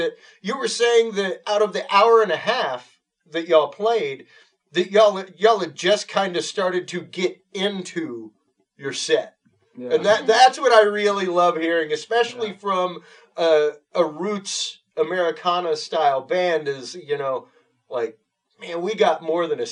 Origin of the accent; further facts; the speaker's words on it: Houston, Texas, United States; I'm from Houston myself, and there is a slight difference.